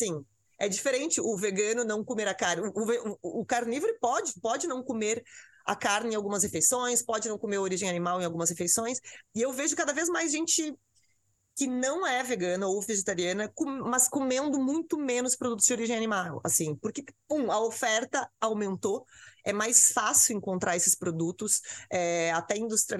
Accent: Rio Grande do Sul, Brazil; por ser gaúcha, eu e o Thiago, meu marido, somos gaúchos

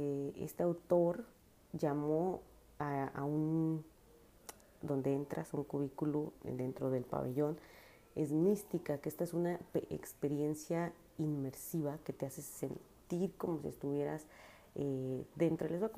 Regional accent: Mexico; now in United Arab Emirates; yo quiero compartirles mi vivencia aquí como mexicana, trabajando, casada, con familia

